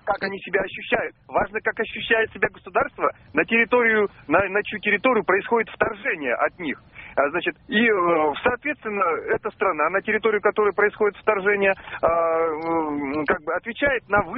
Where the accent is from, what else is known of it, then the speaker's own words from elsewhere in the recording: Volgograd, Volgograd Oblast, Russia; я из Волгограда.